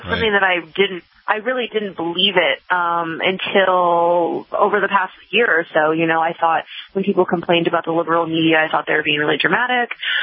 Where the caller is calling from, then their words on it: Washington, District of Columbia, United States; I am calling in from Washington, D.C.